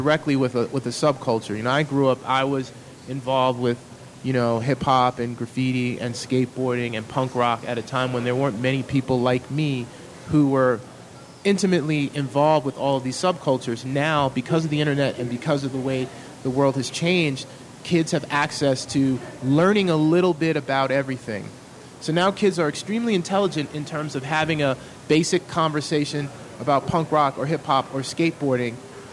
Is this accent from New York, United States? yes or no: yes; New York City, New York, United States; growing up in New York City, in the 70s, 80s, you could look at someone and based on how they were dressed, this person is from Brooklyn, this person is from Queens.